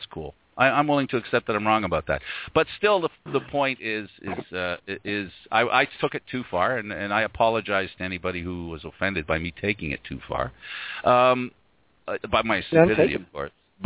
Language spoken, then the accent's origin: English; Canada; it's okay not to give it to us because we're Canadian